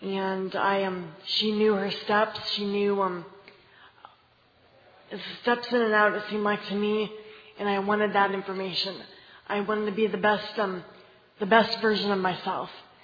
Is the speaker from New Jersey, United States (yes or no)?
no; Fort Wayne, Indiana, United States; I am from Fort Wayne, Indiana.